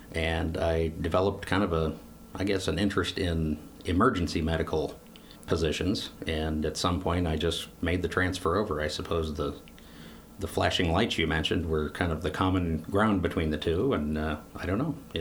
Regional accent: Knoxville, Iowa, United States; also born or lived in Des Moines; I'm actually from Knoxville. I was born in Des Moines, but my maternal family was all here in Knoxville at the time of my birth, and we moved back right after the birth, and I grew up here.

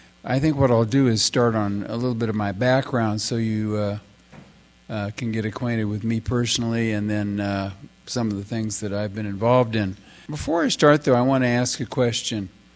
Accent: Kansas City, Missouri, United States; Anyway, so I grew up in Brookside, and fortunately, I came from a very nice family.

